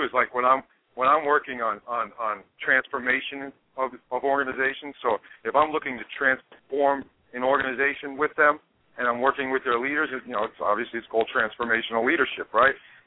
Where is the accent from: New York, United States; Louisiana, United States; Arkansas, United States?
New York, United States; but I'm a New Yorker.